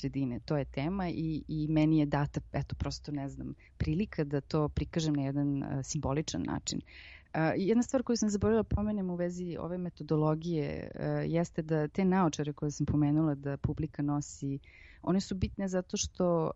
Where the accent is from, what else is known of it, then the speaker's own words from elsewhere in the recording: Serbia; Ja sam jedina Srpkinja u mom bendu.